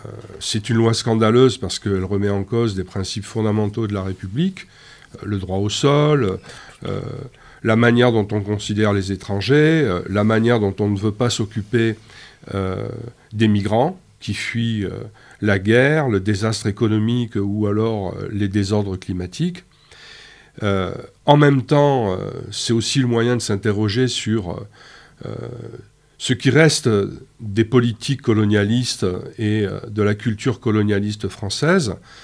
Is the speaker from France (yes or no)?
yes; France; en tant que Français, en tant qu'Européens